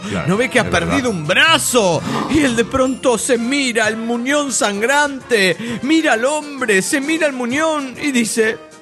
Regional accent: Bolivia; de Bolivia.

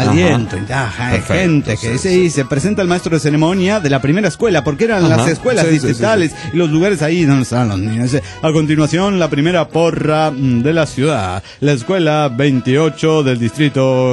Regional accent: Almoloya de Juárez, State of Mexico, Mexico; de Almolilla de Juárez.

